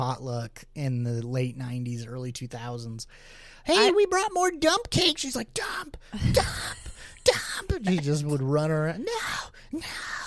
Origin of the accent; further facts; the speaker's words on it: New Madrid, Missouri, United States; Earthquake cake, this recipe came from my hometown, New Madrid, Missouri, which survived an earthquake predicted for December 3rd, 1990 that did not occur.